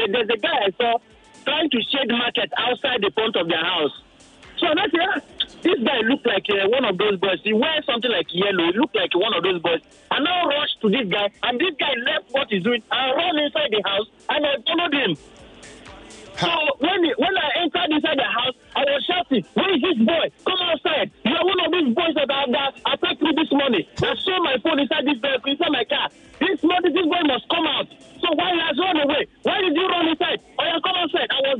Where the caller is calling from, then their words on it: Ikeja, Lagos, Nigeria; I'm calling from Ikeja.